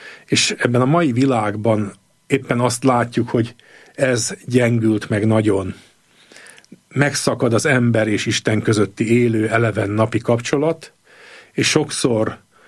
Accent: Great Hungarian Plain, Hungary; Egyrészt nagyon izgatott a szűkebb, illetve tágabb szülőföldem, tehát az Alföld pásztorvilága. De aztán elindultam Erdélybe 20 éves fejjel.

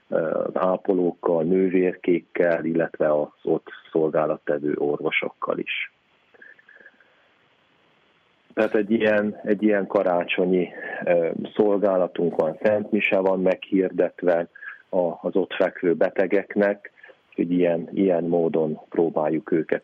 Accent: Sfântu Gheorghe, Covasna, Romania; Én Sepsiszentgyörgyről származom, az anyai nagyszüleim azok még keletebbre, Kézdivásárhelyen túl Lemhényből származnak.

